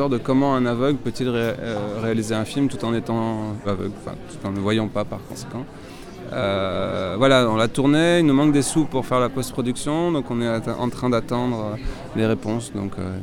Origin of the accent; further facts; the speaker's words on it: France; Moi, je suis français d'origine italienne.